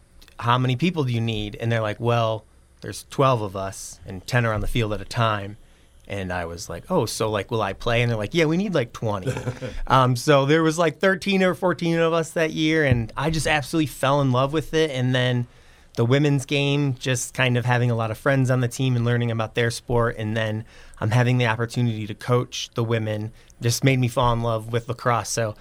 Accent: New Buffalo, Michigan, United States; I grew up in New Buffalo, Michigan.

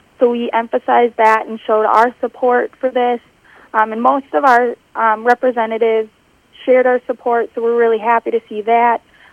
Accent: Minnesota, United States; from Western Minnesota

